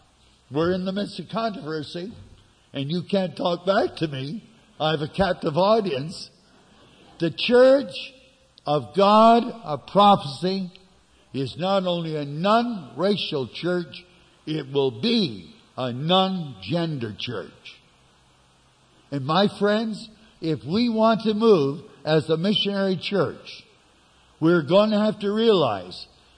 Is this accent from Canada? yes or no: yes; Canada; Doesn't he know I'm from Canada? And we have the best?